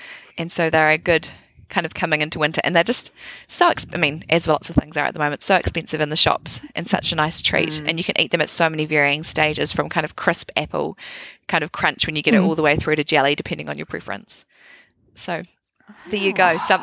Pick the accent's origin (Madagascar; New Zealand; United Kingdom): New Zealand; Auckland; Originally I'm from Auckland, but I've been here for nearly 9 years now and definitely call it home.